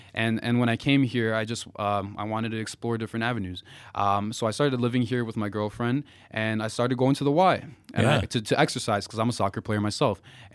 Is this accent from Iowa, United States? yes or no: no; Des Plaines, Illinois, United States; also born or lived in Chicago; now in Galesburg, United States; And then I moved to a suburb outside of Chicago called Des Plaines.